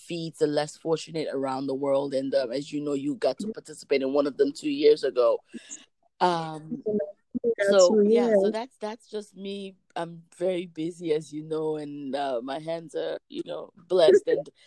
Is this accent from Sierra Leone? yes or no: yes; Sierra Leone; now in United States; I reside in the US, and I'm originally from Sierra Leone, but I am an adopted Nigerian.